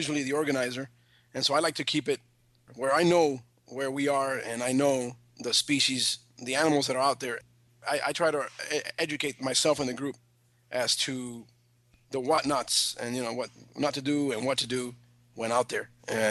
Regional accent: Cuba; I am originally from Cuba.

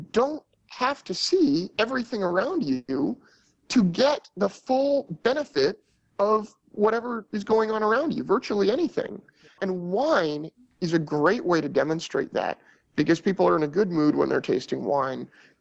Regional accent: Petaluma, California, United States; I was born and raised in Petaluma, California, which is in Sonoma County.

